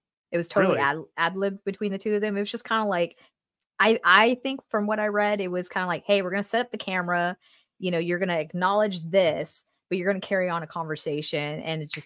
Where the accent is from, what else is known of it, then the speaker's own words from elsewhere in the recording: Houston, Texas, United States; Listen, I'm from Houston. Okay. This is what we do.